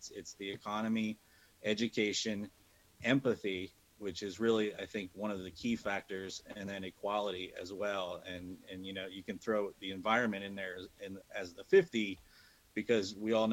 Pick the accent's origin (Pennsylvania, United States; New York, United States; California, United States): Pennsylvania, United States; born there